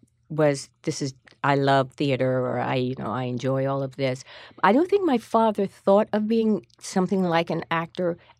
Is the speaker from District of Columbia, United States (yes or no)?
yes; Washington, District of Columbia, United States; I grew up in Washington, D.C.